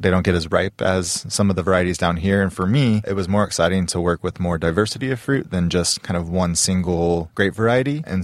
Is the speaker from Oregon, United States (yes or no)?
yes; Oregon, United States; I was born and raised in Oregon, the Willamette Valley.